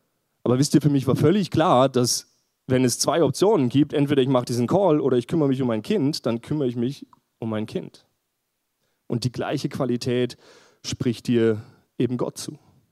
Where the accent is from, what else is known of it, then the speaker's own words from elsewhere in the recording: Linz, Upper Austria, Austria; also born or lived in Vienna; ihr habt es eh schon gehört, bin Psychologe, bin aus Linz, war aber vorher in Wien.